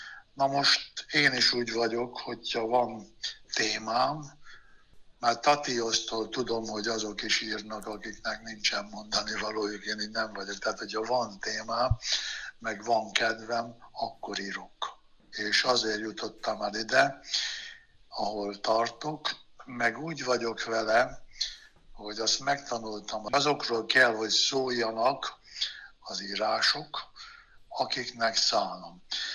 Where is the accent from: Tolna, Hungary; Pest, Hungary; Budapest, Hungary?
Tolna, Hungary; Értény; born there; A szülőfalumnak az emlékkönyvét, Érténynek az emlékkönyvét írtam meg